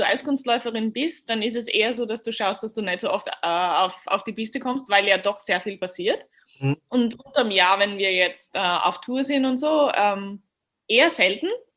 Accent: Austria; Und ich komme aus Österreich.

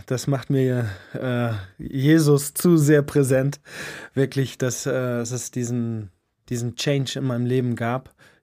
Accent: Flensburg, Schleswig-Holstein, Germany; Ja, wie gesagt, ich bin in Flensburg geboren, aufgewachsen, in einem gutbürgerlichen Elternhaus. Ich bin Einzelkind.

